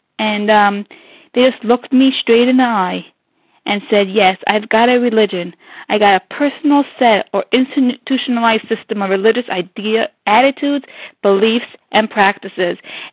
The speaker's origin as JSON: {"language": "English", "country": "Israel", "said": "from Israel, and I am a recovered compulsive overeater."}